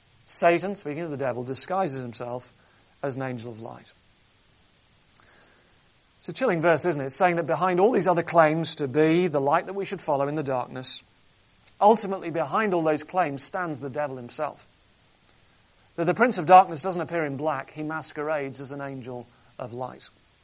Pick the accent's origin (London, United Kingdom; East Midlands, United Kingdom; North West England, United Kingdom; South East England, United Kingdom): North West England, United Kingdom; born there; I was born on the Wirral Peninsula. This is up in northwest of England, other side of the Mersey from Liverpool.